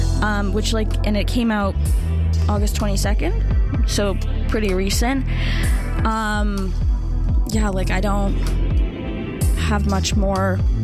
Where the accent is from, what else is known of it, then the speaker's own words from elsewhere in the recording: Canada; as a Canadian.